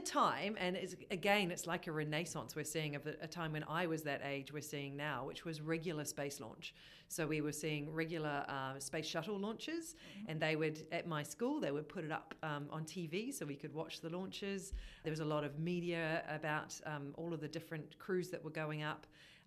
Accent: West Otago, Otago, New Zealand; I'm from West Otago originally, grew up in a little rural area, very close to the Southland border, but we called it West Otago. And then I went to high school in Dunedin, and my family moved from Dunedin and then up to Christchurch

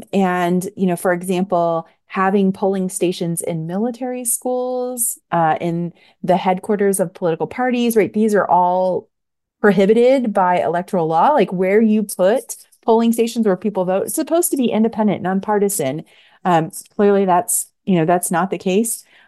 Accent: United States; I think as an American, it's probably like the Congolese person I know the most about.

